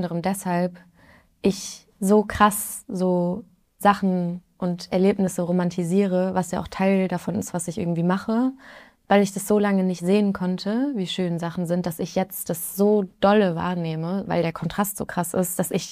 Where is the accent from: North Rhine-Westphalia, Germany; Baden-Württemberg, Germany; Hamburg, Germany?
North Rhine-Westphalia, Germany; Bonn; Nee, er wohnt in Bonn. Ah, okay. Da, wo ich herkomme.